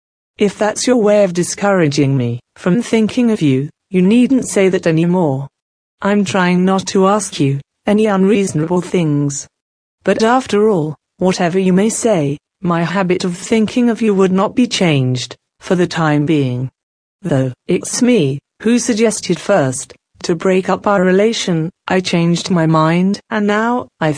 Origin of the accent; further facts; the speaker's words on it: Japan; But I can't deny Japan completely, because it is my home country.